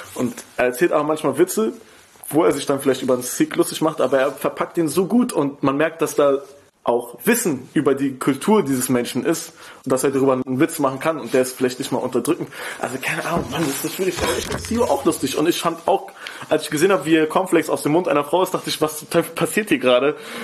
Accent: Berlin, Germany; ich komme aus Kreuzberg und da war halt früher ein bisschen, es war nicht wie heutzutage es ist, sondern es war auch ein sozial schwacher Bezirk

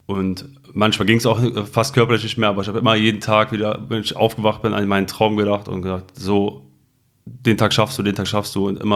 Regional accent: Mönchengladbach, North Rhine-Westphalia, Germany; now in Düsseldorf, Germany; bin 33, komme aus Mönchengladbach, bin vor knapp 4 Jahren nach Düsseldorf gezogen

